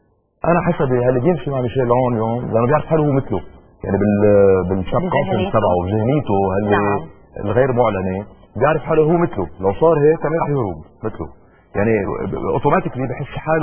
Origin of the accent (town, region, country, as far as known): Lebanon